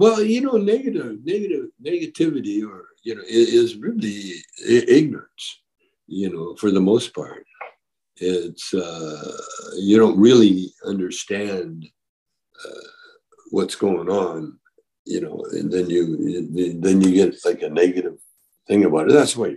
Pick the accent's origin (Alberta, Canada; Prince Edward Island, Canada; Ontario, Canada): Alberta, Canada; Calgary; also born or lived in Edmonton; now in Vancouver, Canada; I'm just a guy, you know, from Canada, from Vancouver. Well, Vancouver now, but I grew up kind of in Calgary, Alberta, Canada. And my mother was Scotch-Irish and Native, which I found out later in life, way later in life.